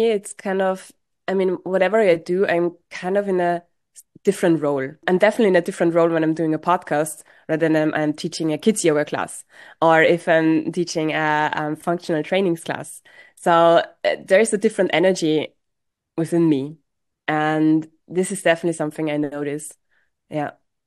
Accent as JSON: {"language": "English", "country": "Austria", "tie": "born or raised there", "moved": "as an adult", "lives_now": "Basel, Switzerland", "said": "I grew up in Austria and I came to Basel the first time, I think around 6 years ago."}